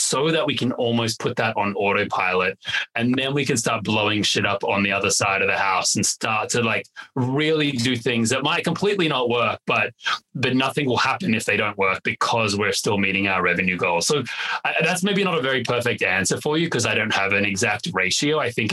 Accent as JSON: {"language": "English", "country": "Australia", "said": "As an Australian, I like to swear a lot."}